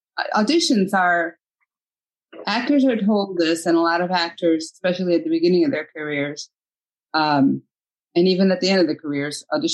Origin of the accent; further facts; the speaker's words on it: United States; I'm from the United States.